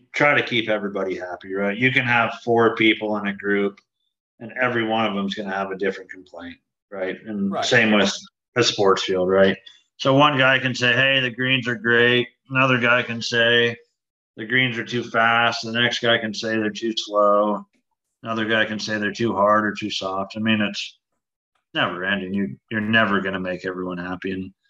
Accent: Boise, Idaho, United States; My parents still live in the same house I was born and raised in Boise.

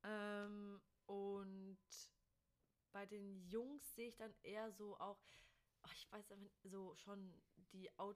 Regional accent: Dresden, Saxony, Germany; Ja, ich komme auch aus Dresden, ich darf das.

